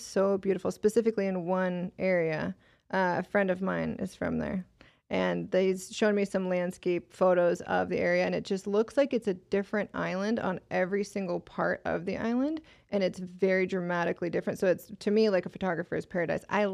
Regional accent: United States; I'm an American. I've never seen a wallaby in my entire life.

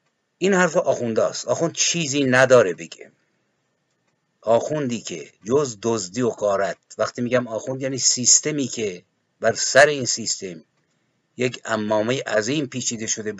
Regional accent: Iran; moved away; من هم به عنوان یک ایرانی دور از میهن، دوری اجباری به دلیل شرایط،

